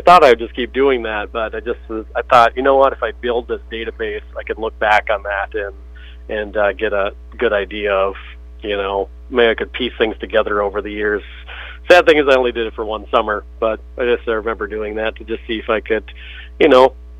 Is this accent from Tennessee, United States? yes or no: no; Litchfield, Minnesota, United States; central Minnesota, just west of the metro and kind of east of you guys, Litchfield, right on Highway 12 is my hometown. Grew up there with my folks and family and everything.